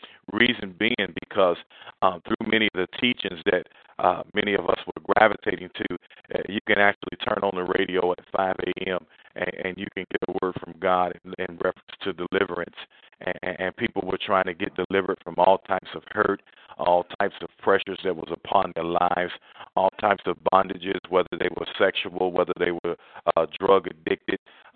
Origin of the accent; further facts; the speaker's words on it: Midwest, United States; I come from the Midwest